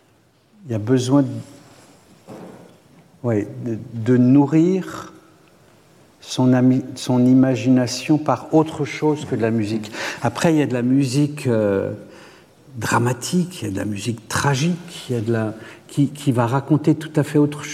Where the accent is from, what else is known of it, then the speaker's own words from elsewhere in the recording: Grand Est, France; born there; Je suis né en Alsace, et en Alsace, donc on a cette double culture germanique et française.